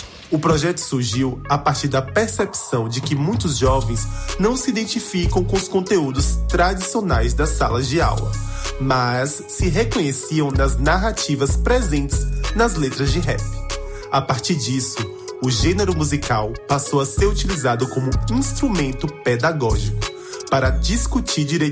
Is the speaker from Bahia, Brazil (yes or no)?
yes; Mundo Novo, Bahia, Brazil; now in Salvador, Brazil; sou de Mundo Novo e moro em Salvador.